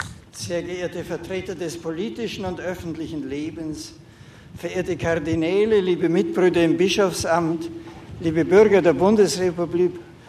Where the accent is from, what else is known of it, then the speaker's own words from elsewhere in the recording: Germany; dass ich hier in meiner Heimat und mit einem solchen friedenstiftenden Anlass beginnen darf